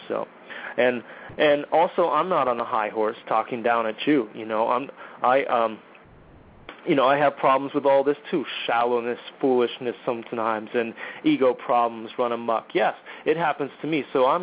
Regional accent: United States; born there; I'm American. I'm born in this country. That's where I was born.

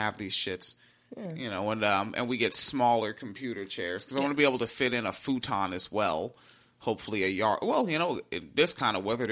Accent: Illinois, United States; All right, I'm from Illinois. That's how we talk.

